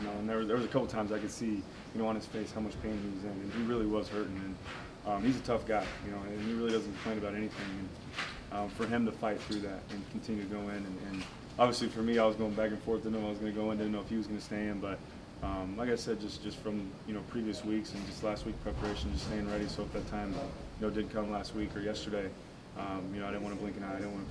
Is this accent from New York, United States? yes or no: no; Bakersfield, California, United States; And I come from Bakersfield, too. Not a lot of people have been there, but it's a blue-collar town, and it reminds me a lot of Cleveland.